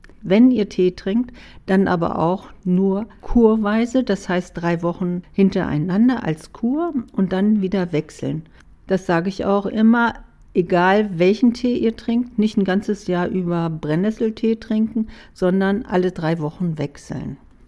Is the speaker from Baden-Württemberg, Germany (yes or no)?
no; Hannover, Lower Saxony, Germany; born there; geboren in Hannover. Dann sind wir aufs Land gezogen und wir sind eine Großfamilie gewesen und wir haben mitten im Wald gewohnt